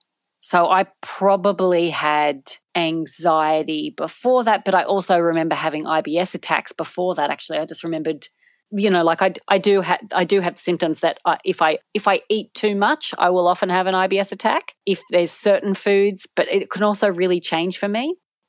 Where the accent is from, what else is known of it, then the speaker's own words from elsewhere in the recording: Australia; now in London, United Kingdom; I'm an Australian comedian who lives in London.